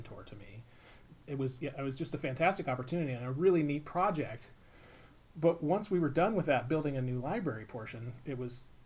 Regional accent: Oregon, United States; I grew up in Oregon. I went to college in Washington State and didn't really feel like I had seen the other side of the horizon very much

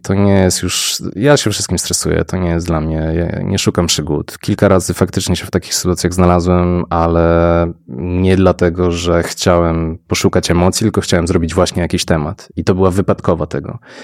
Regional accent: Łódź, Łódź Voivodeship, Poland; jesteśmy z Łodzi i w tym Glasgow się momentami czuliśmy jak u siebie

